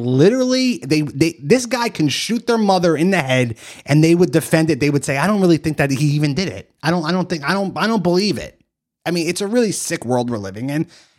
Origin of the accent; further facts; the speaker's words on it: Philadelphia, Pennsylvania, United States; She's Filipino. I'm from Philly.